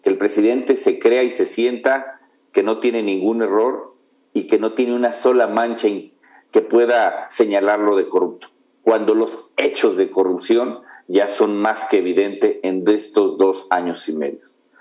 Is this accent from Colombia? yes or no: no; Mexico; Somos las mexicanas y los mexicanos